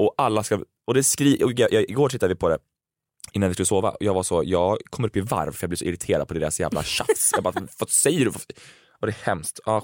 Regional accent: Karlstad, Värmland, Sweden; i min hemstad var jag. Jag var i min hemstad.

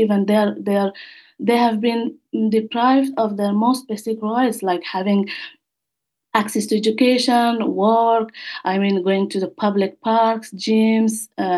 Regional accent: Afghanistan; English is a second language; now in Ireland; when I was growing up in Afghanistan, there was no peace

